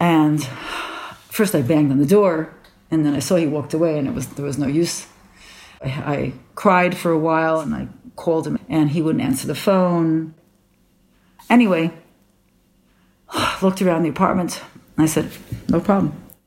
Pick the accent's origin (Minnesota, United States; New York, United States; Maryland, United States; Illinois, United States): New York, United States; Brooklyn; now in Jerusalem, Israel; I grew up in Brooklyn, in the religious area of Brooklyn. I teach Zumba Extreme, which is a wild form of Zumba, at the Jerusalem YMCA Sports Center.